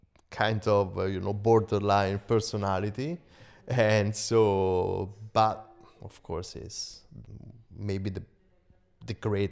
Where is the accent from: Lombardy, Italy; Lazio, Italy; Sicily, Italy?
Lazio, Italy; Rome; I was born in Rome. I was raised in this beautiful city, surrounded by the Renaissance painting and masterpieces.